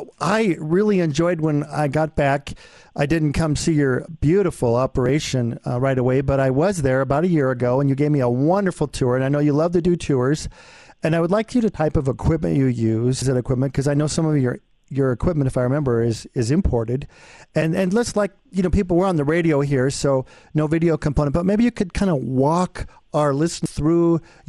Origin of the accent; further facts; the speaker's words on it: Denver, Colorado, United States; It's funny, we're both from the Denver area. You're in Boulder, but I live in Denver and grew up here.